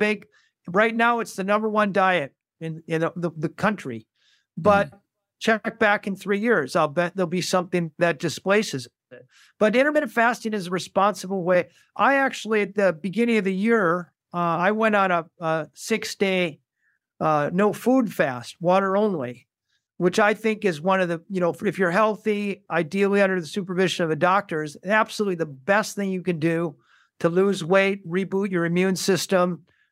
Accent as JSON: {"language": "English", "town": "St. Paul", "region": "Minnesota", "country": "United States", "tie": "born or raised there", "said": "I grew up in St. Paul, Minnesota."}